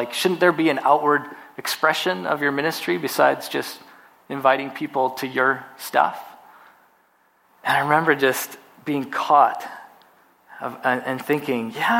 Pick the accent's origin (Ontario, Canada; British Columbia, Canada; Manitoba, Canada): Manitoba, Canada; When I was growing up, I grew up in Manitoba and grew up always, we had a garden in our backyard.